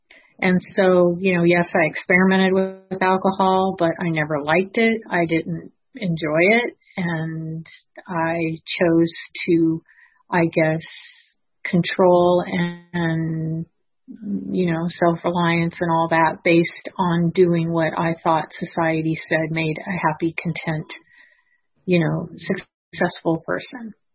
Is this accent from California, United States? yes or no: yes; Los Angeles, California, United States; born there; I will tell you that I was born in Los Angeles, California. I'm the first child of four. And I grew up in an alcoholic home.